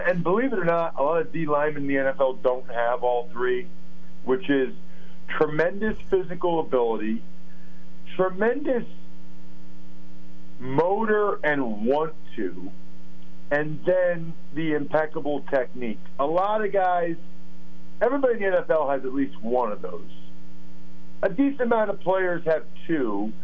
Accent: Reading, Pennsylvania, United States; I'm from the Reading area

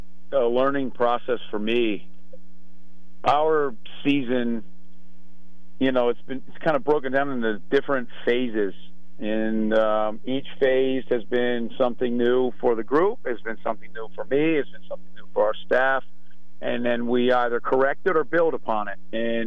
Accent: Philadelphia, Pennsylvania, United States; I feel like, growing up in Philadelphia, I feel like this is my own version of WIP after an Eagles game on a Sunday

